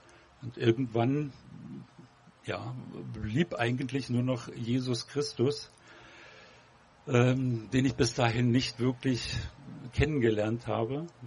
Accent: Berlin, Germany; Ich bin in Berlin aufgewachsen, sozusagen noch die Spätfolgen der 68er.

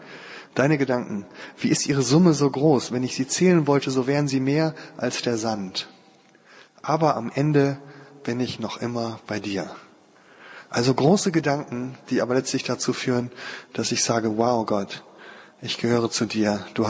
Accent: Krefeld, North Rhine-Westphalia, Germany; Ich komme ja aus Krefeld.

